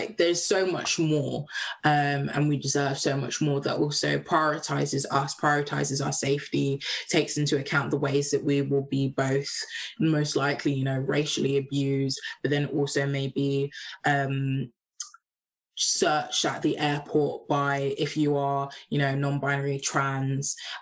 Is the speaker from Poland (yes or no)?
no; Trinidad & Tobago; also born or lived in Nigeria; I'm both Trinidadian and Nigerian